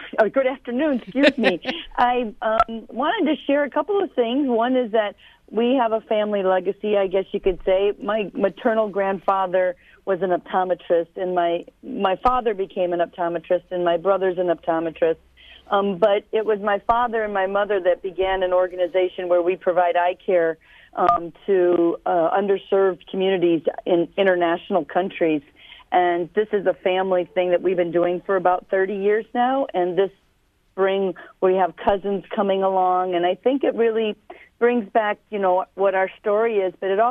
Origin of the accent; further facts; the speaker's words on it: Illinois, United States; as well as back in my hometown in Illinois, that participate in these missions on an annual basis.